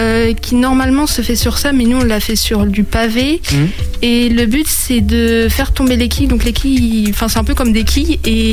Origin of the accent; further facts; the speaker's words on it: Angers, Pays de la Loire, France; Du coup, j'étais sur Laval. Mais je suis née et j'ai grandi à Angers.